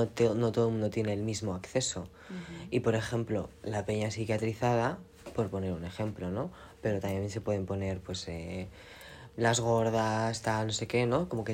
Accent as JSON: {"language": "Spanish", "town": "Cáceres", "region": "Extremadura", "country": "Spain", "lives_now": "Seville, Spain", "said": "No, en realidad soy de Cáceres. No, pero que, bueno, vivía en otros puntos del estado"}